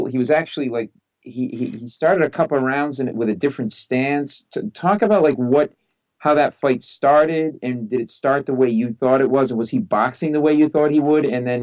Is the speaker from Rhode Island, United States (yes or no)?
yes; Rhode Island, United States; I'm from Rhode Island. I know he's a Massachusetts guy.